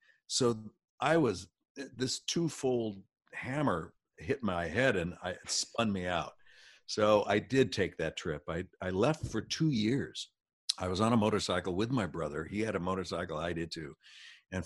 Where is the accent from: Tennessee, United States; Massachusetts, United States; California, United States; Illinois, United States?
California, United States; moved away as an adult; Well, I left my home state of California in September of 1976. I was 20 years old, and I didn't know what I wanted to do.